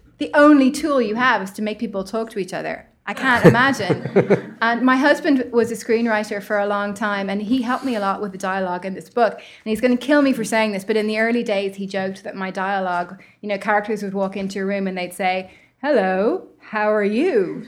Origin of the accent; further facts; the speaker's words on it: Ireland; spent my whole adult life in the US now. So I'd love to write a book where, you know, if you picked it up and you hadn't read my bio, you wouldn't know I was from Ireland.